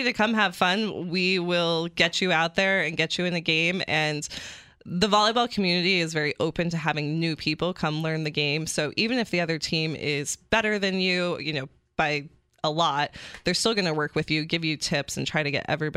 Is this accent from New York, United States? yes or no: yes; New York, United States; So I grew up playing volleyball near Ithaca.